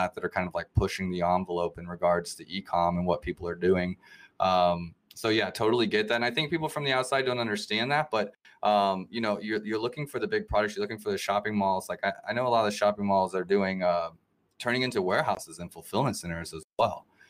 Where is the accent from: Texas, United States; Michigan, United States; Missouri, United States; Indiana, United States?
Missouri, United States; Kansas City; I'm from Kansas City, Missouri.